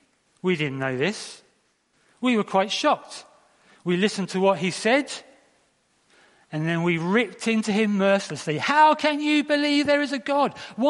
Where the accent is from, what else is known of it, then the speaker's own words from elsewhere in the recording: Brighton and Hove, South East England, United Kingdom; what we are like as normal, everyday people growing up in Brighton and Hove.